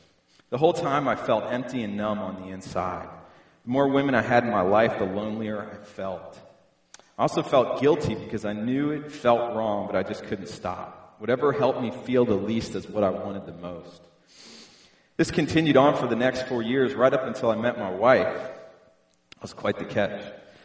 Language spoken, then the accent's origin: English; Virginia, United States; now in Dallas, United States; I was raised in Northern Virginia, and I've lived there most of my life, and I moved to Dallas in 2005.